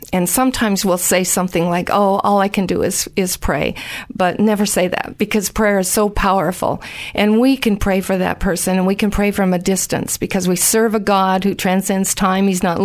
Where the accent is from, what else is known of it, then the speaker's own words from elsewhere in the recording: United States; now in Australia; Okay, well, I'm from the States.